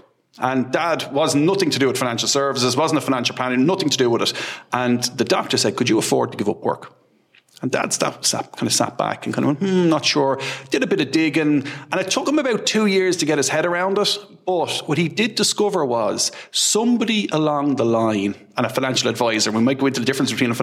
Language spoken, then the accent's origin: English; Castleknock, Leinster, Ireland; so we grew up on the border between Castleknock and Blanche